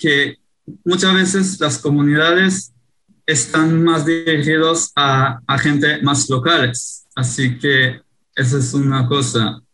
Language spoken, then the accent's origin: Spanish; Israel; Spanish is a second language; now in Spain; yo soy israelí, yo no crecí en España